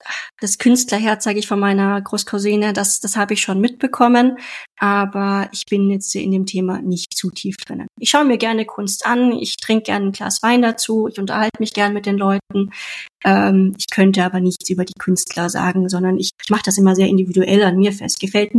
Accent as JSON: {"language": "German", "town": "Munich", "region": "Bavaria", "country": "Germany", "tie": "born or raised there", "said": "ich tue mich ja trotzdem als Bayer identifizieren, weil ich in München geboren bin und auch größtenteils aufgewachsen bin."}